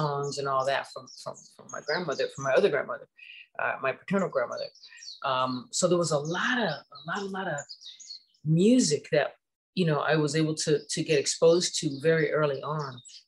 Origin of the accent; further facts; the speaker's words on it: Ohio, United States; We grew up on … I'm from Ohio.